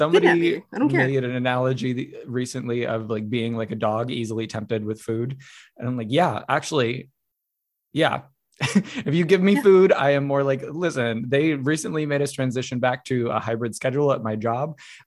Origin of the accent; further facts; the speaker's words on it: Midwest, United States; And I'm a Midwesterner.